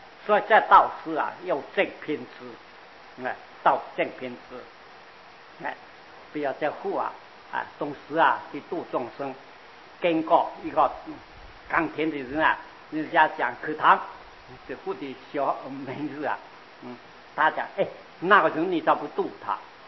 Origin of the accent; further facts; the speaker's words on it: Guangdong, China; 我们广东这样看到人就叫啊